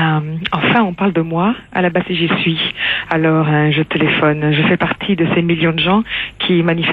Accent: France; now in San Francisco, United States; Je suis française, chercheur aux États-Unis depuis 11 ans et je vis à San Francisco

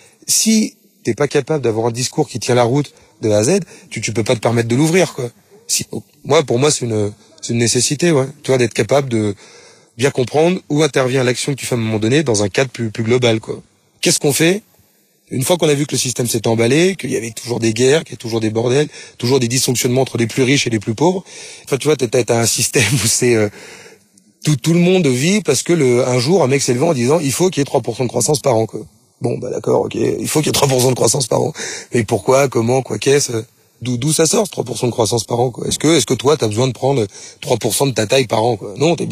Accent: Nouvelle-Aquitaine, France; Moi, je viens de l'île de Léron, en plus. Donc, tu vois, la plage, ça me parle, quoi.

